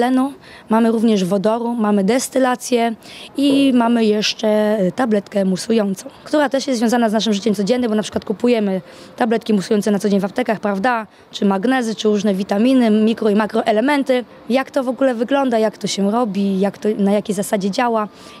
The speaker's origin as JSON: {"language": "Polish", "town": "Toruń", "region": "Kuyavian-Pomeranian Voivodeship", "country": "Poland", "said": "jestem z Torunia"}